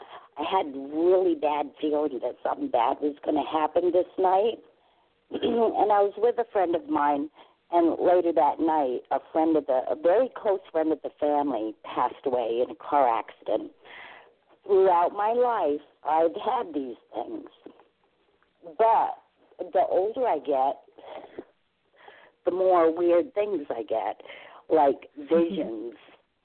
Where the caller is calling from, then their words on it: New Hampshire, United States; I'm calling from New Hampshire.